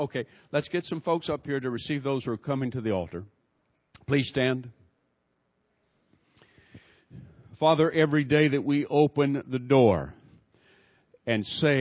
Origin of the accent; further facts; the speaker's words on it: Mobile, Alabama, United States; It just absolutely amuses me when people who hear I was raised in Mobile, Alabama, accuse me of being a racist.